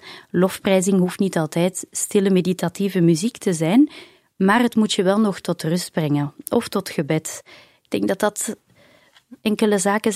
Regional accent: Brussels, Brussels-Capital Region, Belgium; ik ben opgegroeid in Brussel. Mijn vader is een Brusselaar, mijn moeder een Hollandse. En wij gingen ook regelmatig in het Frans naar de kerk.

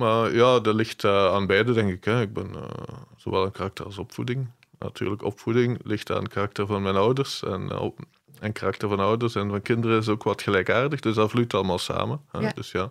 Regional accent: Diepenbeek, Flanders, Belgium; Ik ben opgegroeid in Diepenbeek.

